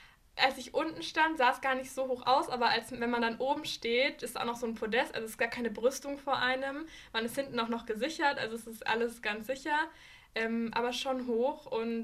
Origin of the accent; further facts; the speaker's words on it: Nuremberg, Bavaria, Germany; Ich bin auch in Nürnberg aufgewachsen